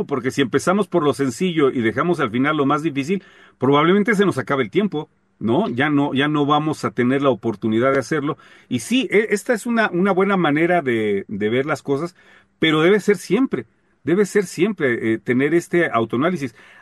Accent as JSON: {"language": "Spanish", "country": "Mexico", "said": "Decimos, es que así somos los mexicanos."}